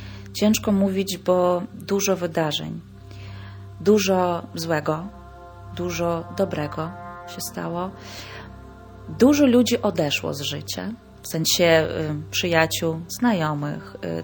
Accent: Bila Tserkva, Kyiv Oblast, Ukraine; Polish is a second language; now in Poland; Pochodzę z miasteczka Białocerkiew, które jest miasteczkiem wojskowym.

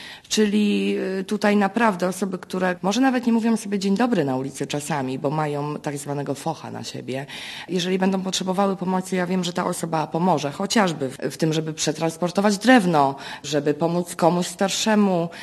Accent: Gdańsk, Pomeranian Voivodeship, Poland; Mieszkam tutaj praktycznie od urodzenia, z małą przerwą 5-letnią tylko.

